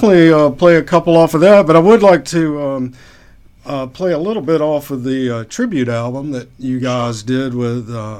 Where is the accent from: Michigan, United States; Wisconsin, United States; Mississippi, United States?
Mississippi, United States; being that I'm from Mississippi and I spent a little time in Natchez, I mean, his name was definitely thrown around growing up there